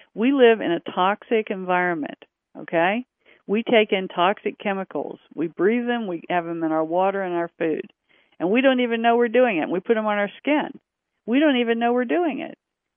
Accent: Kansas, United States; I'm from Kansas, right?

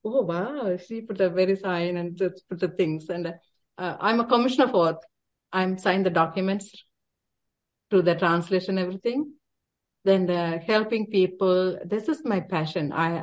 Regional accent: Sri Lanka; English is a second language; I said, I am from Sri Lanka and the Tamil community, but if another person not in Sri Lankan, I could join

